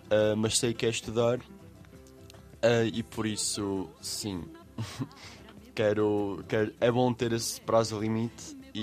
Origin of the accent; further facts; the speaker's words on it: Portugal; como um bom português, as saudades estão sempre presentes.